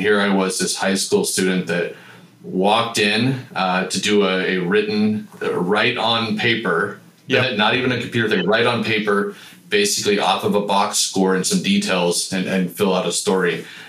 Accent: Missouri, United States; I picked up the Kansas City Star growing up outside of Kansas City almost daily.

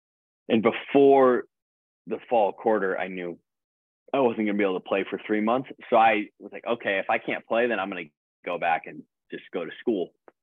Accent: United States; New York in the summer as an American, like my best tennis memories at the pro tour, most of the best memories have been at the US Open.

